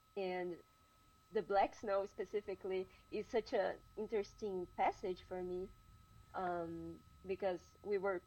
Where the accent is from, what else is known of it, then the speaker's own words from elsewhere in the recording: Brazil; accent: Brazilian; English is a second language; I'm sorry if I'm saying this very wrong with my heavy Brazilian accent